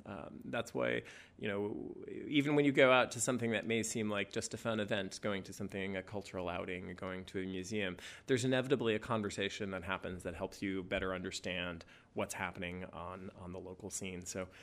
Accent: California, United States; like things from my home state of California, like California wines or California pistachios

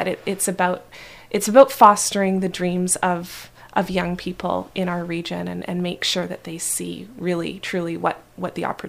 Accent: Vancouver, British Columbia, Canada; now in Quebec, Canada; I actually never left. I'm from Vancouver originally.

